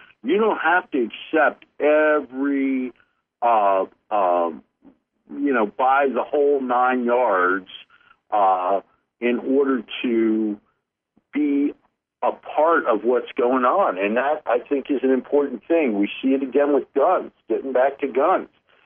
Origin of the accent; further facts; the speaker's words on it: United States; I think there used to be a thing when we were young called being American, where we all pulled together.